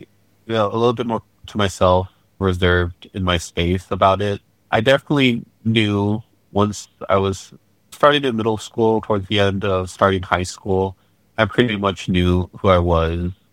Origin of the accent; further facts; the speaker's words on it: Globe, Arizona, United States; also born or lived in California; So originally I was from California. I was born and I lived there for a few years. Most of my time, though, I grew up in Arizona.